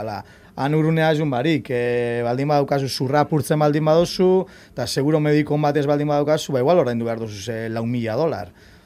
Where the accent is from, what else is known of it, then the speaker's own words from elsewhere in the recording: Basque Country, Spain; Bai, eta guain euskalduna gara, eta euskalduna juten gara prestatuta leku guztietara.